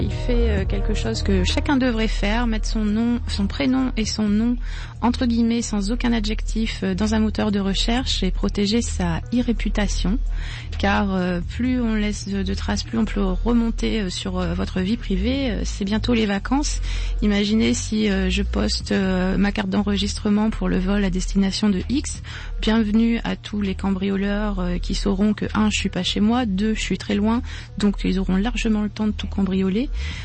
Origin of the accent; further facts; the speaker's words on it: France; je suis française, je suis résidente en France